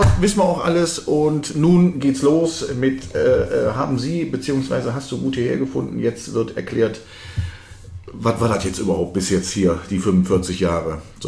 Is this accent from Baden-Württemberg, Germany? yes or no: no; Düsseldorf, North Rhine-Westphalia, Germany; born there; now in Solingen, Germany; Ich bin gebürtiger Düsseldorfer. Und bin ja auch der Liebe wegen hier nach Solingen gekommen.